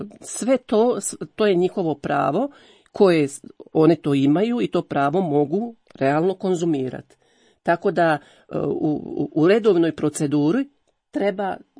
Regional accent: Croatia; gdje je nastao problem kod nas u Hrvatskoj?

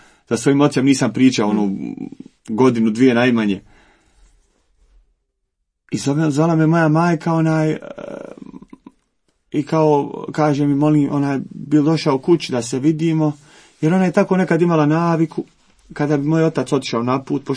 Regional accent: Sarajevo, Federation of Bosnia and Herzegovina, Bosnia & Herzegovina; Ja kako dolazim iz Sarajeva, moja porodica je cijela muslimanska porodica. I moja majka je pokrivena, ono, žena u vjeri.

